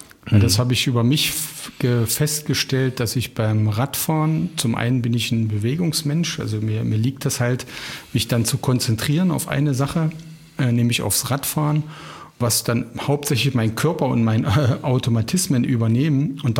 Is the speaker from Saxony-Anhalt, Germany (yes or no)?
yes; Ilsenburg, Saxony-Anhalt, Germany; du weißt, wir kommen beide aus dem Harz. Und wenn wir dann in dem Ort sind, wo ich geboren bzw. aufgewachsen bin, im kleinen Ilsenburg